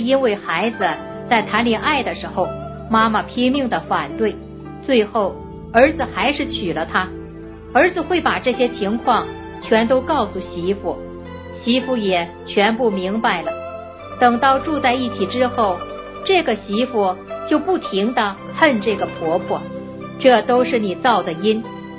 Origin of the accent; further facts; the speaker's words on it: China; 这就是我们中国人讲的一句话，叫近朱者赤，近墨者黑